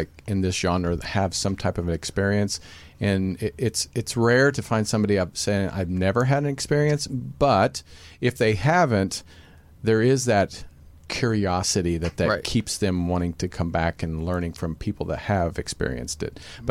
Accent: Kansas, United States; We saw a UFO outside of my hometown in Kansas.

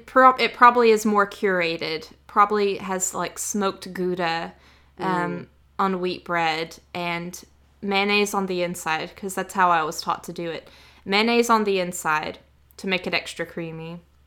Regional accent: the South, United States; I'm from the South, so of course I love butter.

